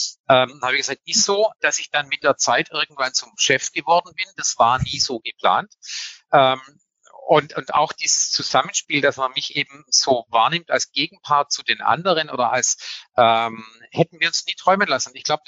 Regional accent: Baden-Württemberg, Germany; accent: Swabian; weil ihr hört ja in meinem Dialekt, ich bin ja halt nicht von Norddeutschland. Dann haben wir gesagt, da kriegt man Shitstorm, weil das Schwäbische, das ist ja grausam.

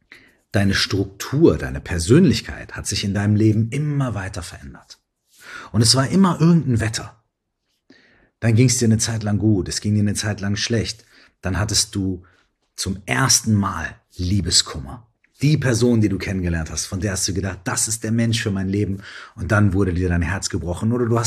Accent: Minden, North Rhine-Westphalia, Germany; So wie hier gerade in meiner alten Heimatstadt Minden, wenn ich heute in den Himmel gucke.

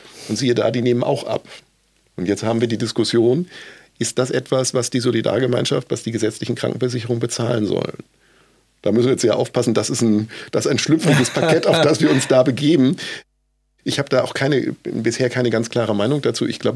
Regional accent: Hamburg, Germany; Als Hamburger

